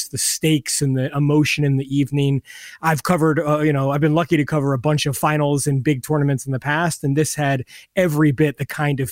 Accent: England, United Kingdom; man, as an English soccer fan, we've seen failure in so many different ways

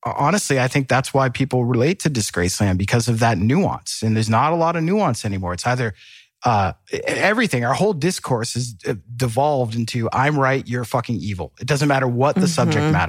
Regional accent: Boston, Massachusetts, United States; I'm from Boston, New England. Like everyone gives everyone shit.

